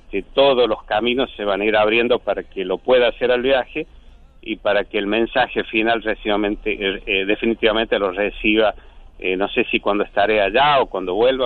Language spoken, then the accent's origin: Spanish; La Rioja, Argentina; born there; also born or lived in Córdoba; yo nací en La Rioja Capital. Estuve unos años viviendo en Córdoba cuando fui estudiante, pero una vez que me recibí volví a La Rioja, así que ya formé una familia, tengo una familia armada acá